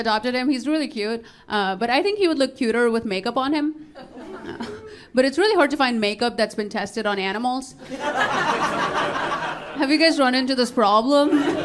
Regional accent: Nepal; I grew up in Nepal. I went to an all-girl Catholic boarding school in Nepal for 7 years. Yeah, which is a school full of Hindu children and super Catholic nuns.

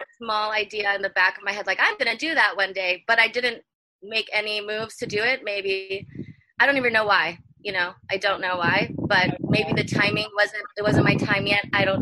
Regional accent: San Diego, California, United States; Even though I grew up in a Navy town, I grew up in San Diego, California.

